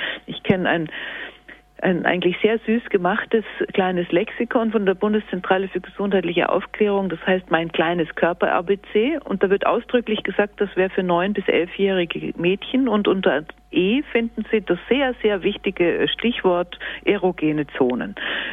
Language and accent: German; Bavaria, Germany; Das ist in Bayern oder halt in dem Bereich, wo ich aufgewachsen bin, irgendwie üblich.